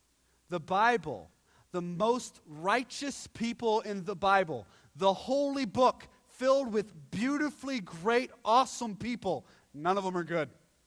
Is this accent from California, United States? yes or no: no; Baltimore, Maryland, United States; Now, I know if I asked that in my hometown of Baltimore, there would be somebody that would go, I think people are good!